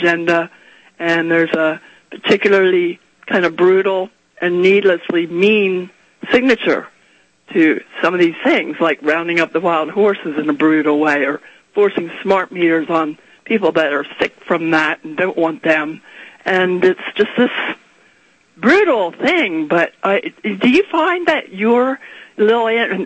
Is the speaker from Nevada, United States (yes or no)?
no; Pennsylvania, United States; now in Arizona, United States; By the way, I was raised outside Philadelphia, born there, and people here in Arizona think I'm from England.